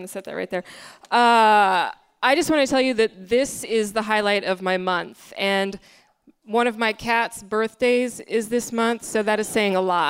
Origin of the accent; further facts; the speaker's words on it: Kansas City, Missouri, United States; I was living back in my hometown of Kansas City, Missouri.